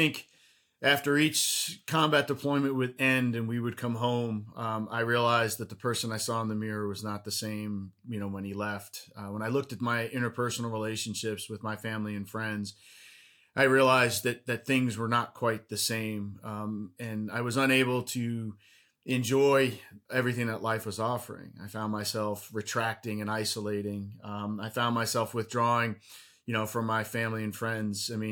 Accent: New Jersey, United States; moved away as an adult; So I originally hailed from the great state of New Jersey, born, raised, and educated there. Got out as quickly as I could, not because New Jersey was bad

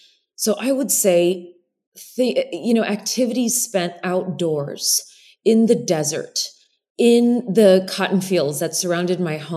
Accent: El Paso, Texas, United States; I'm originally from El Paso, as you know, and I was raised by … as an only child there in the Lower Valley, right off Zaragoza and North Loop.

